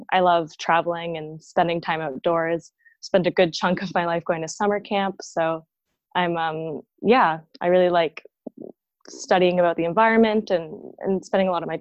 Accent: Toronto, Ontario, Canada; So I'm from Toronto. I grew up here. I went to high school in the West End.

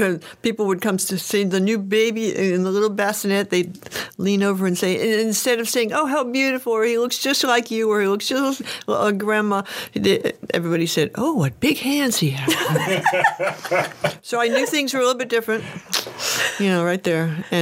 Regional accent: Jackson Heights, New York, United States; also born or lived in Manhattan; I grew up in Jackson Heights. I started life in Manhattan, and then when I was three, we moved to Jackson Heights in Queens.

